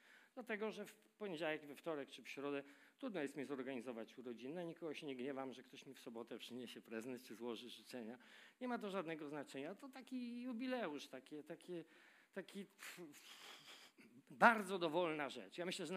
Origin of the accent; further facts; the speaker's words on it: Bydgoszcz, Kuyavian-Pomeranian Voivodeship, Poland; jako dziecko lubiłem biegać po bydgoskich, bo pochodzę z Bydgoszczy parafiach